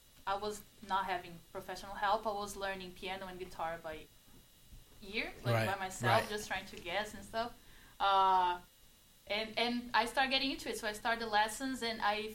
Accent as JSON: {"language": "English", "town": "Vinhedo", "region": "São Paulo", "country": "Brazil", "said": "I'm from Brazil. More specific, from Vinhedo, is a very small town."}